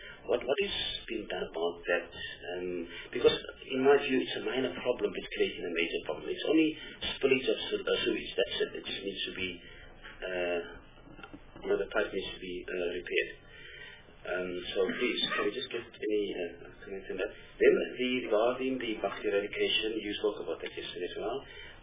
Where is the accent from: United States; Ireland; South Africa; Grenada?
South Africa; Eastern Cape; I am from the Eastern Cape, so obviously, you know, I represent the people of the Eastern Cape as well